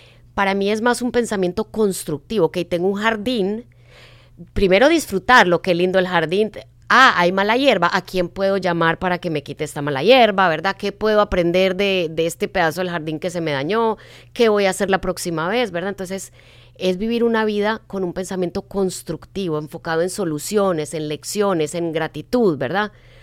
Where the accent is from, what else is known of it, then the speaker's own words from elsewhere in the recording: Antioquia, Colombia; yo bromeo y digo que casi me engangreno el brazo, por exagerada, que como buena paisa